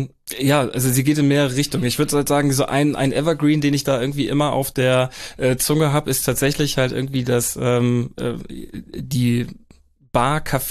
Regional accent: Kappeln, Schleswig-Holstein, Germany; dann ist die ganze Region Schlei, Ostsee, da wo ich herkomme aus Kappeln, definitiv eine richtig schöne Gegend.

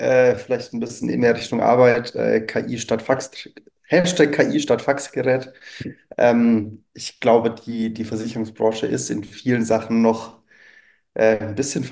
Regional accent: Würzburg, Bavaria, Germany; now in Berlin, Germany; dass ich aus Franken komme, hört man vielleicht ab und zu mal an dem wunderschönen, leicht rollenden R. Also, ich komme mal aus Würzburg, lebe jetzt aber seit 8 Jahren in Berlin

